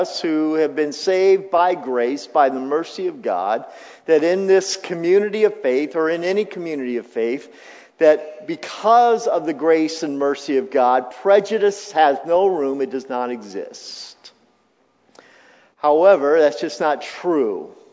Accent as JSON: {"language": "English", "region": "California", "country": "United States", "tie": "born or raised there", "said": "I grew up in Southern California, one of the most integrated areas, I think, around. I went to an integrated high school."}